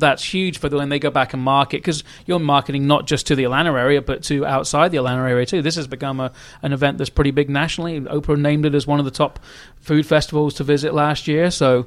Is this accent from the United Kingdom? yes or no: yes; United Kingdom; moved away as an adult; now in United States; So I'm originally from England. My my mum was American. She moved to England and married and stayed. And I had two passports growing up and finished college in England and moved over here and never went home.